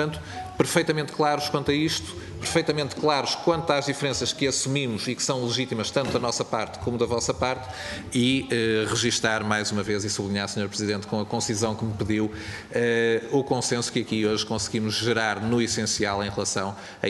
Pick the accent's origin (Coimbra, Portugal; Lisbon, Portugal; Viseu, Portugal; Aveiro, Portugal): Aveiro, Portugal; em primeiro lugar, como aveirense